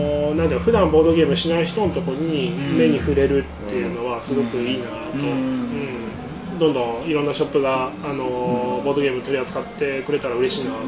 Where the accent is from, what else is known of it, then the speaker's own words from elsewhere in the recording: Nagoya, Aichi, Japan; まあ、地元名古屋ってこともあって